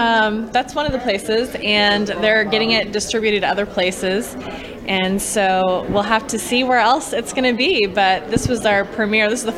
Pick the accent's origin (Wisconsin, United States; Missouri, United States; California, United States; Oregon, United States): Missouri, United States; St. Louis; now in Florida, United States; And then I'm from St. Louis, Missouri. So when I moved to Florida, then I really got into film.